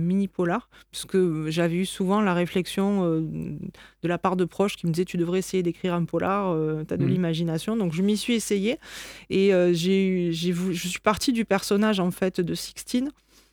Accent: Occitanie, France; now in Nîmes, France; Je suis donc originaire d'à côté de Béziers, qui est une ville où il y a une forte tradition taurine aussi. Je suis venue vivre à Nîmes, puisque je me suis établie à côté de Nîmes avec ma famille

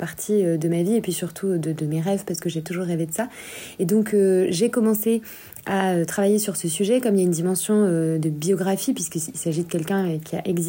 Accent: Nîmes, Occitanie, France; now in Paris, France; ça fait 12 ans que j'habite à Paris, mais je suis née à Nîmes, j'étais au lycée d'Audet, j'ai grandi ici, et bon, évidemment, mes parents habitent toujours là

